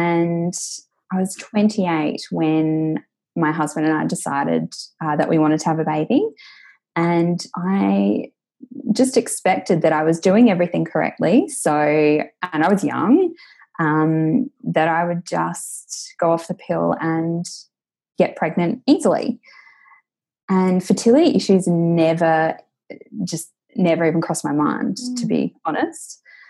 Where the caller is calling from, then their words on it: Adelaide, South Australia, Australia; So I am calling from Adelaide in South Australia.